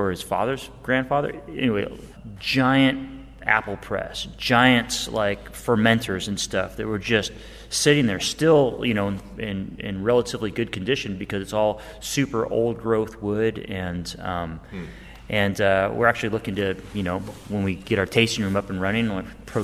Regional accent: California, United States; We came from, apple country. Like we grew up in the Russian River Valley, where we played in apple trees like most of our lives.

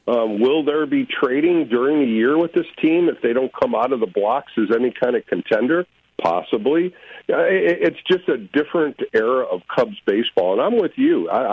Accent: Ohio, United States; now in California, United States; and I grew up in Ohio. I didn't really know a lot about it because I really didn't follow California teams because of the Midwest and the West Coast.

